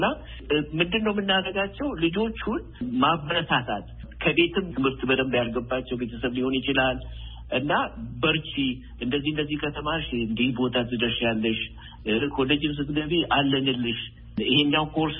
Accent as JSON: {"language": "Amharic", "region": "Oromia", "country": "Ethiopia", "tie": "born there", "said": "አባቴ ዘመዶቼ ያሳደጉን በኢትዮጵያዊነት ነው። ደፍነትሊ የተወለድኩት ኦሮሞ ኤሪያ ነው። ግን ኦሮሞ ኤሪያም እንኳን አይባልም። ይገርማል። ሁሉ ሰው ያለበት ነበረ። ጉራጌዎች አሉ፣ አማራ አለበት፣ ኢቨን ትግሮችም የተወሰነ ነበሩ።"}